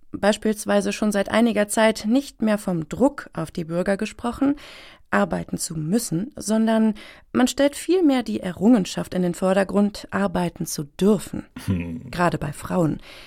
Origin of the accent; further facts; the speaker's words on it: Hanover, Lower Saxony, Germany; Ich bin in Hannover aufgewachsen und lebe dort immer noch.